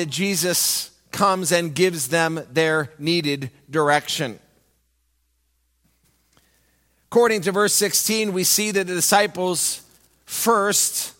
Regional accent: Central Region, Uganda; English is a second language; now in United States; In Uganda, we have many kingdoms. I belong in the Buganda kingdom.

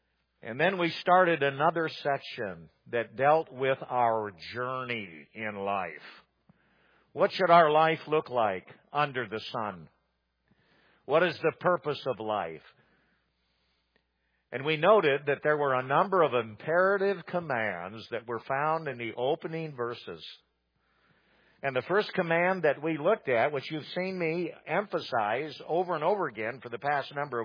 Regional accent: United States; And leadership that has changed its stance on whether or not I, as an American, have to pay for that abortion

